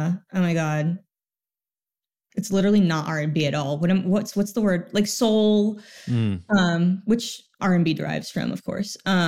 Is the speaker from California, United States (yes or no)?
no; Mazomanie, Wisconsin, United States; Mazomany.